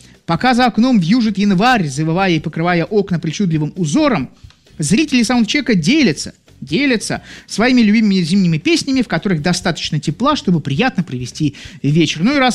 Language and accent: Russian; Izhevsk, Udmurtia, Russia; born there; now in Anapa, Russia; Родилась в Ижевске, привыкла к нормальной зиме.